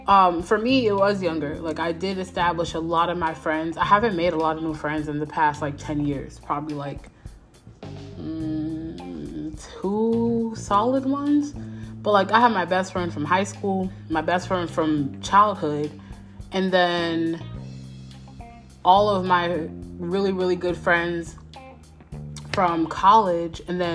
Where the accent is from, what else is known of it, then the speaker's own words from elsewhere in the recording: New York, United States; moved away as an adult; now in Columbus, United States; I moved from New York to Columbus, Ohio with my husband, and I've been here for a year.